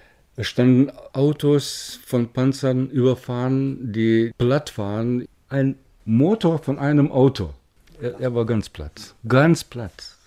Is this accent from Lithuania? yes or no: yes; Lithuania; Ich habe nie gesagt, meine Heimat Sowjetunion, meine Heimat war Litauen.